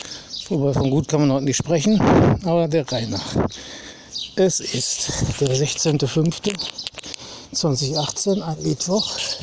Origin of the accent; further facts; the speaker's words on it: North Rhine-Westphalia, Germany; Hier hat der Krieg nicht so gewütet wie bei uns im Ruhrgebiet.